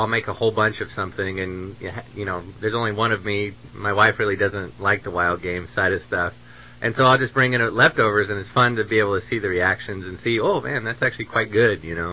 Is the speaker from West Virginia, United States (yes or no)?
no; California, United States; my background is I grew up in Siskiyou County. I'm a local kid, and my whole family more or less was from here.